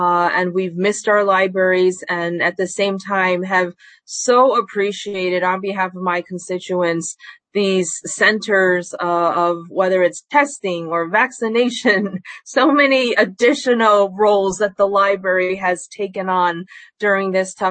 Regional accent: Queens, New York, United States; born there; telling us constantly to go back to wherever we came from, even though I was born right here in Queens.

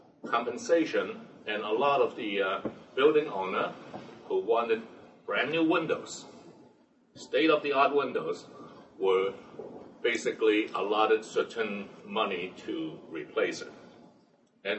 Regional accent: Brooklyn, New York, United States; And then I remember, you know, I grew up on Windsor Terrace. Now they call it Park Slope, but it's really Windsor Terrace.

